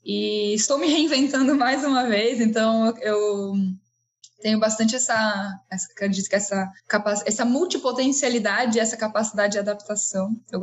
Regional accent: São Paulo, Brazil; Eu sou natural de São Paulo, capital. Eu tenho 33 anos.

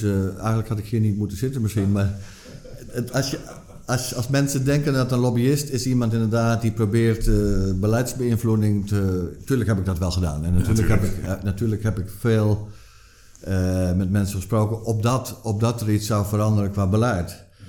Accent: Netherlands; moved away as an adult; now in Brussels, Belgium; Nee, ik ben al vanaf mijn 22, 23 ben ik vertrokken uit Nederland naar Brussel.

